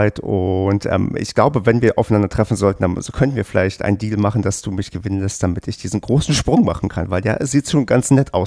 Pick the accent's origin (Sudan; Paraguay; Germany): Germany; East Germany; Und ich bin ja im Osten mit Tennis groß geworden